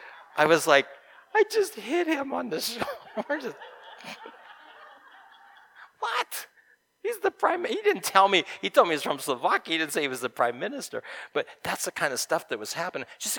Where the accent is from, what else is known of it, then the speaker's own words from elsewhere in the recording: Ohio, United States; "I'm from Ohio. I'm a pastor, you know, I have business, da, da, da."